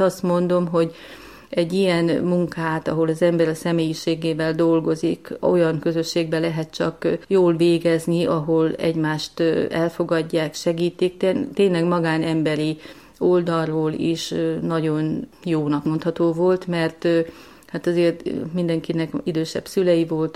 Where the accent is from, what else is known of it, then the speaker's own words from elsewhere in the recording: Tolna, Hungary; És mivel az én szülőfalum és Simontornya, ez 10 kilométer távolságban van egymástól